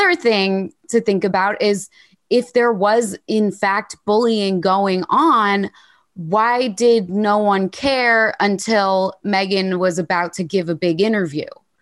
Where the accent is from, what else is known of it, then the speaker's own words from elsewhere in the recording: United States; now in London, United Kingdom; I'm an American who lives in London